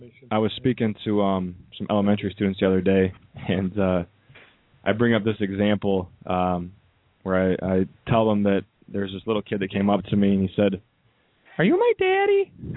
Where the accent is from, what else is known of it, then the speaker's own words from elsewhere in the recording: South Lyon, Michigan, United States; my hometown of South Lyon, which is 10 to 20,000 residents